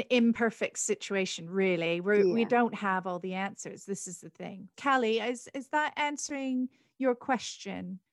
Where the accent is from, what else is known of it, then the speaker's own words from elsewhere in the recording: Canada; I'm Canadian. I grew up in Canada. I've lived here for nearly 20 years.